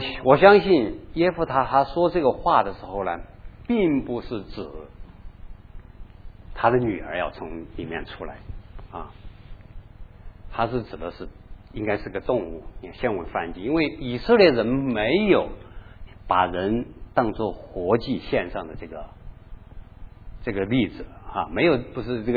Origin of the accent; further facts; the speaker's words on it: China; 我估计我们中国人也有献祭啊